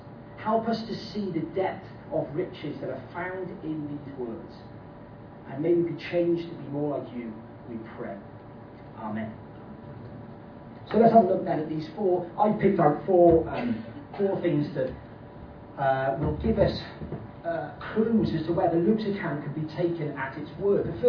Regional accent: Wales, United Kingdom; We're Welsh, we say things like that, isn't it?

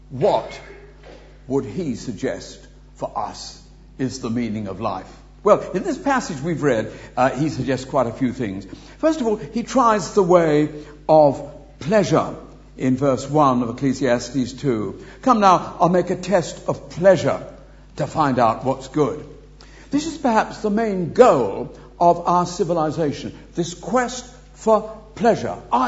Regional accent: Wales, United Kingdom; because I am a Welshman, and to come back to the Principality is a great privilege to me.

